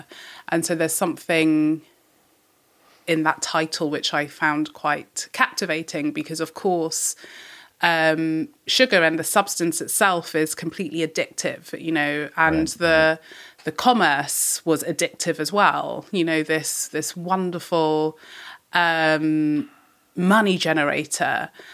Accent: England, United Kingdom; So I'm specifically English and British.

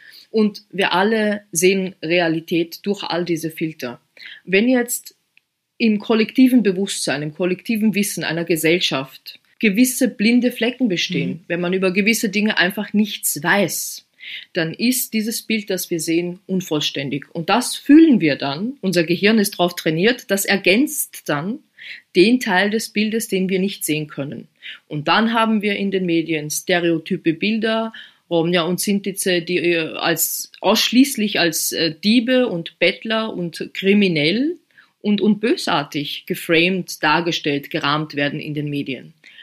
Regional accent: Vienna, Austria; Ich bin jetzt gerade in Wien und sitze hier vom Computer, also in meiner Heimatstadt.

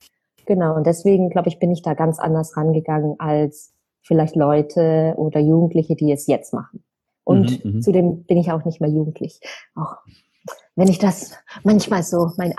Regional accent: Bavaria, Germany; also ich bin im Allgäu aufgewachsen, auf dem Land

